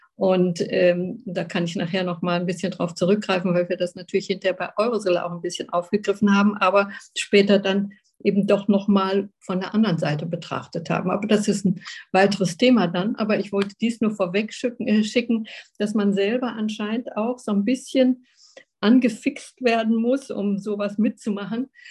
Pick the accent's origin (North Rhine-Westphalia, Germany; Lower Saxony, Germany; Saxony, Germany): North Rhine-Westphalia, Germany; Ich komme ja aus Nordrhein-Westfalen